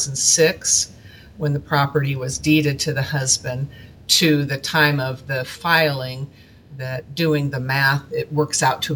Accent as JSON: {"language": "English", "town": "North Platte", "region": "Nebraska", "country": "United States", "said": "I'm from North Platte."}